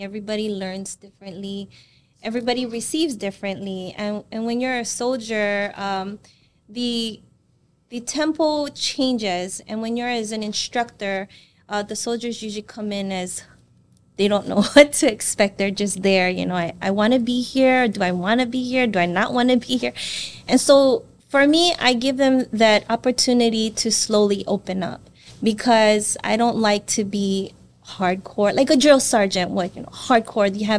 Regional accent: Waianae, Hawaii, United States; Me growing up on the West Side, you know, I graduated from Waianae, and I've always given that aloha spirit wherever I go, you know.

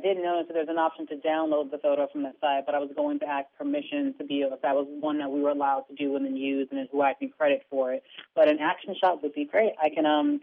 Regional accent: New York, United States; Which I think is really interesting, considering that I'm from New York, and just I can't deal with the idea that it's possibly colder in D.C. than it is back in my home state.

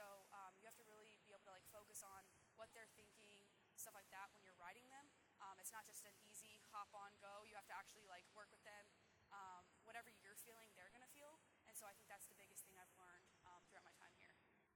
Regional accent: Colorado, United States; moved away as an adult; now in California, United States; So I'm originally from Colorado. I lived there for 18 years, and then I moved to California. So I've been living there for a few years now.

